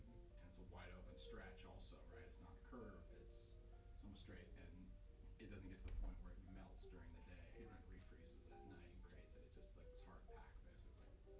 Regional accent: California, United States; I grew up in Southern California mountains

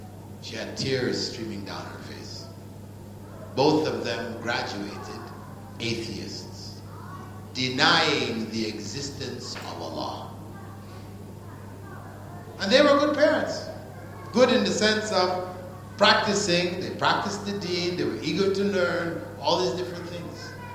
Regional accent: Toronto, Ontario, Canada; I grew up in Toronto. I was in Toronto.

